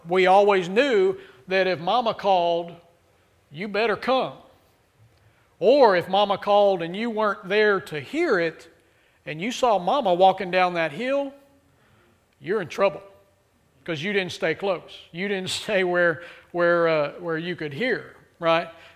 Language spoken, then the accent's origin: English; Austin, Texas, United States; so I grew up in a small town. But prior to that, I grew up in the city of Austin. And so we grew up in South Austin, busy community. And so in South Austin, we lived in a neighborhood cram-packed full of houses on top of each other.